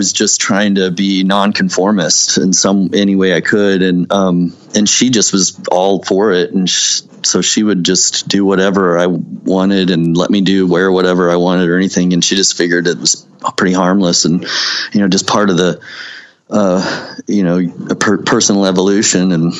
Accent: Missouri, United States; This is another thing that intrigues me about my hometown growing up, and it's in skating and all that. It's funny because the town over, the college town, Rolla

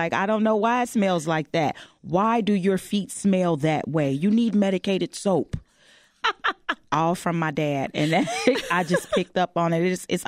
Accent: Chicago, Illinois, United States; I'm born and raised on the West Side of Chicago. I am the eldest girl of six. Two-parent household. I sang in my church choir right on the West Side.

